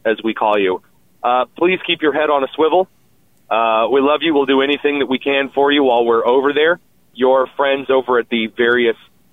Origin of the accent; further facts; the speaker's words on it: Midwest, United States; As a Midwesterner, I would proudly say the word scoreboard